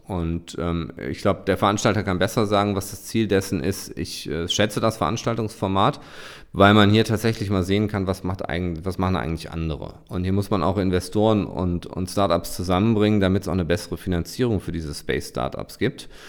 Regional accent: Germany; Und ich finde es wichtig, dass wir als Deutsche mit dabei sind.

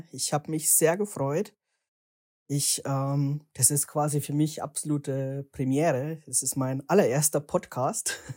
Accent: Passau, Bavaria, Germany; accent: Bavarian; Genau, ursprünglich stamme ich aus der eher ländlichen Gegend im Raum Passau. So, ja, Richtung Sterding, falls ihr das kennt, also die Grenze zu Österreich. Daher auch mein Dialekt.

